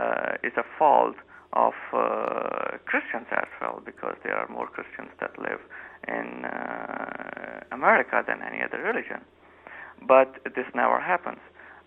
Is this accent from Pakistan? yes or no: yes; Pakistan; but I am basically from Pakistan. So I can tell about experience that I have seen over there.